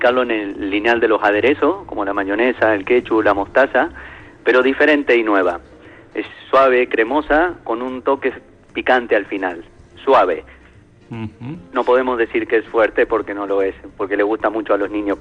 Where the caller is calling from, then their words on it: Catalonia, Spain; Sí, estamos aquí en Cataluña.